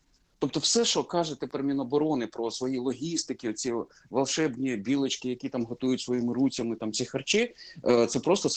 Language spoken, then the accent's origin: Ukrainian; Sumy, Sumy Oblast, Ukraine; now in Kyiv, Ukraine; А я сам сумчанин